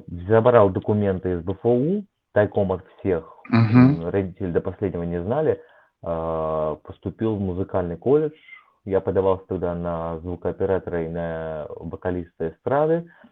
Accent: Kaliningrad, Kaliningrad Oblast, Russia; also born or lived in Blagoveshchensk / Kamchatka; Далее мы какое-то время жили на Камчатке. Вот. Ну, мы уже с Камчатки переехали в Калининград, собственно говоря. Вот, так что Калининград для меня родной город, но родился я не там.

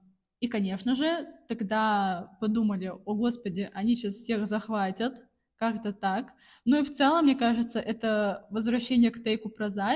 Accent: Dagestan, Russia; Мы говорим сейчас про то, что случилось в Дагестане, в республике, откуда я родом

